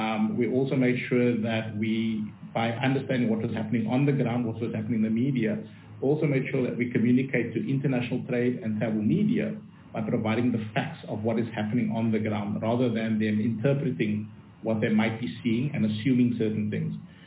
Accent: South Africa; I think if we look at South Africans and how we all rallied to clean up, to help each other

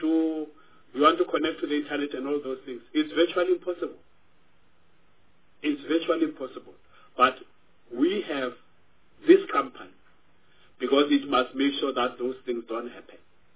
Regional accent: Limpopo, South Africa; I come from the Limpopo province.

